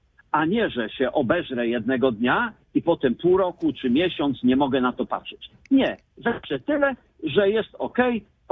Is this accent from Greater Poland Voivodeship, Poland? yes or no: yes; Greater Poland Voivodeship, Poland; Jeżeli ja jestem z Wielkopolski, no to jem pyry, jem schabowy, jem kapustę, jem bigos, nie jem takich rzeczy, które nie są dostępne w moim środowisku.